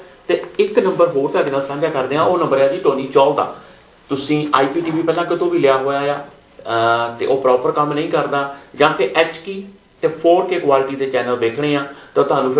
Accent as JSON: {"language": "Punjabi", "town": "Randhawa Masanda", "region": "Punjab", "country": "India", "said": "ਮੇਰੇ ਪਿੰਡ ਤੋਂ ਰੰਧਾਵਾ ਮਸੰਦਾ ਤੋਂ ਮੇਰਾ ਛੋਟਾ ਵੀਰ ਭਗਵੰਤ ਵੀ ਜੁੜਿਆ ਹੋਇਆ ਜੀ"}